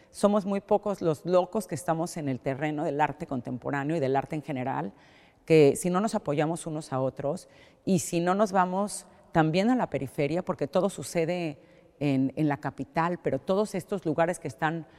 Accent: Mexico; accent: Mexican; yo soy mexicana, como bien se me nota en mi acento, pero vivíamos en Estados Unidos en ese momento

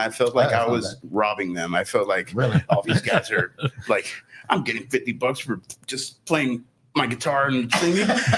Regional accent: Rio Grande City, Texas, United States; I was born in Rio Grande City, raised. Pretty much in Rio most of my life.

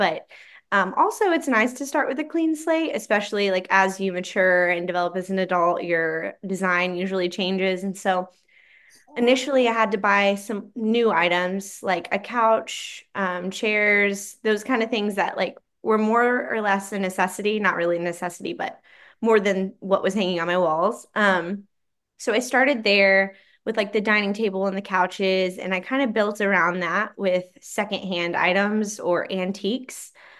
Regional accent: South Coffeyville, Oklahoma, United States; moved away as an adult; now in Cedar Falls, United States; I'm originally from South Coffeyville, Oklahoma, so the Oklahoma-Kansas border. And about 6 months ago, my husband's work pulled us to Iowa. So we now reside in Cedar Falls, Iowa.

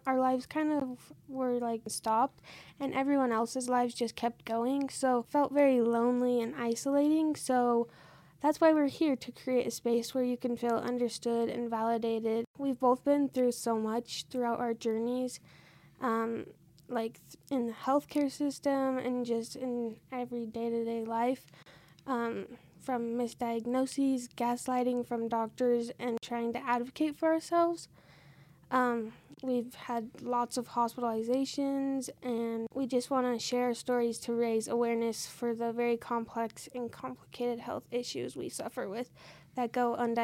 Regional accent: Bountiful, Utah, United States; I'm 18 years old. I'm from Bountiful, Utah and I've lived here my whole life.

